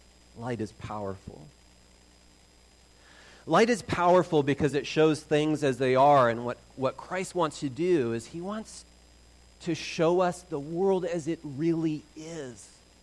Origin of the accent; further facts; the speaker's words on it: Vancouver, British Columbia, Canada; I happened to mention that I grew up in Vancouver, Canada